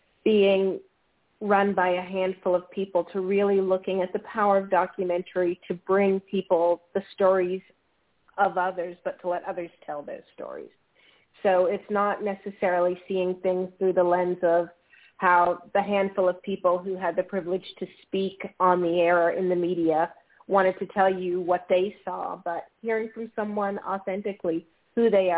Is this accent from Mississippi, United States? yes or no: yes; Mississippi, United States; I grew up in Mississippi, as people would say.